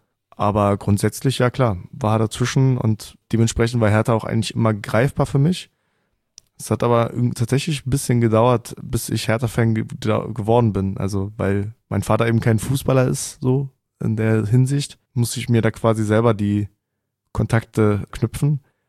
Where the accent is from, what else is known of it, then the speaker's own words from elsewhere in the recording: Kolding, Southern Denmark, Denmark; first language Danish; ich bin geboren in Kolling. Das ist eine Stunde nördlich von Flensburg. Ich sag mal so, die Familie mütterlicherseits, die ist da alle noch komplett wohnhaft. Genau, meine Mutter dementsprechend ist auch aus Dänemark. Und mein Vater aus Deutschland.